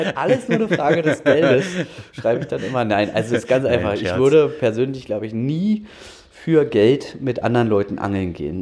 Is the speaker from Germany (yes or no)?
yes; Dranske, Mecklenburg-Vorpommern, Germany; also born or lived in Berlin; Aber ich bin ich bin in Berlin geboren, muss ich ehrlich zugeben, und war dann aber auch einige Jahre auf Rügen, bin da groß geworden, in Dranske, um genau zu sein.